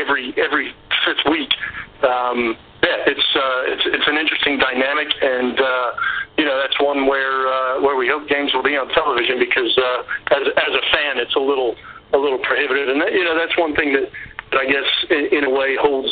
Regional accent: United States; It's where we as American soccer fans are.

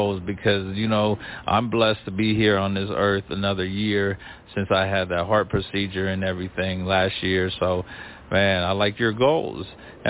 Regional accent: Bakersfield, California, United States; I'm from Bakersfield.

